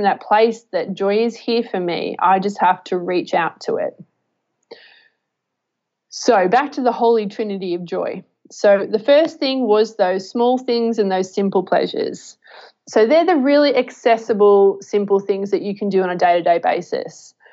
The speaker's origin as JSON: {"language": "English", "country": "Australia", "tie": "born or raised there", "said": "I didn't go to any street parties growing up in Australia."}